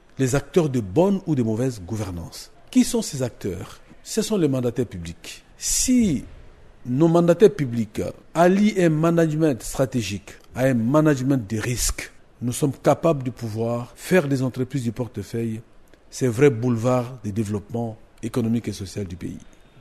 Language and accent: French; DR Congo; en tant que Congolais